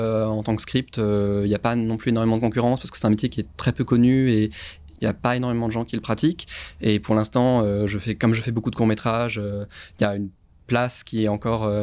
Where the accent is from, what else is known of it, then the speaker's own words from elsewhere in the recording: Lyon, Auvergne-Rhône-Alpes, France; moved away as an adult; Je viens de Lyon à la base pour du coup suivre des études de cinéma